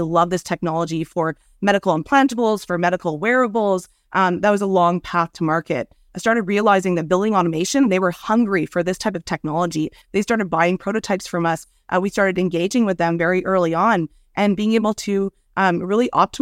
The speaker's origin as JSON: {"language": "English", "town": "Montreal", "region": "Quebec", "country": "Canada", "tie": "born or raised there", "said": "And even in my hometown of Montreal, we're looking at, you know, really awful landfill problems to reach capacity as well."}